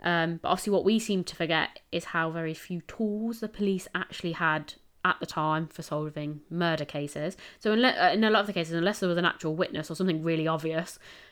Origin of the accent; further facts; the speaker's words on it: United Kingdom; so as British people aren't very good at starting things, so we take it off everyone else.